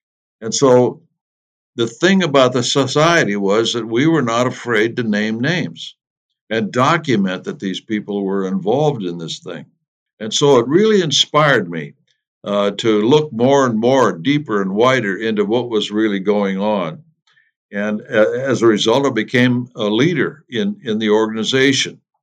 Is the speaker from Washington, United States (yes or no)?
yes; Seattle, Washington, United States; I grew up in Seattle. There was a lot of communism in Seattle back in the day, and it's always has been.